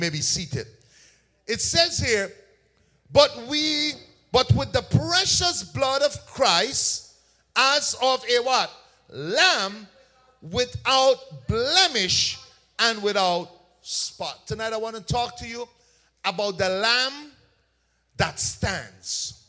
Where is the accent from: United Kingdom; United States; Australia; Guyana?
Guyana; like when we were growing up in Guyana, there was no blender.